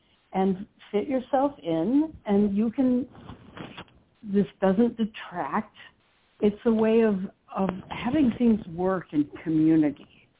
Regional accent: New England, United States; that's because I'm from New England.

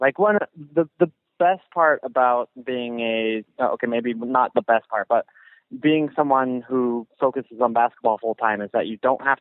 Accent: Salt Lake City, Utah, United States; maybe that's just me being defensive about my hometown, and there's probably a little bit of that, too

